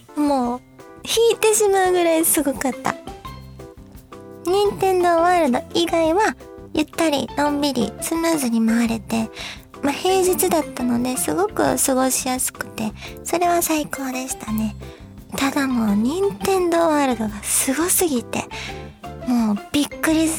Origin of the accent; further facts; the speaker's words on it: Osaka, Japan; 私たちはその、まあ、大阪出身でお笑いが好きなので